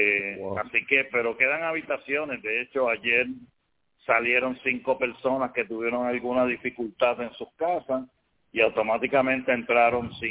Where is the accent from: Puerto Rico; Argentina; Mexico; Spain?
Puerto Rico; porque somos familias puertorriqueñas sirviendo a otras familias del mundo.